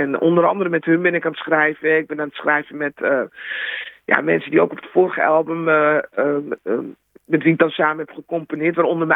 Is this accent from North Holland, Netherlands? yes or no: yes; Amsterdam, North Holland, Netherlands; now in Rotterdam, Netherlands; Want ik woon sinds 1,5 jaar in Rotterdam. En nou, ik voel me hartstikke welkom hier als Amsterdamse.